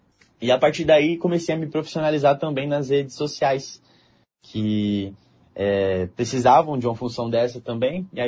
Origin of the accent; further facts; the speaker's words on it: Terra Boa, Paraná, Brazil; eu sou de Terra Boa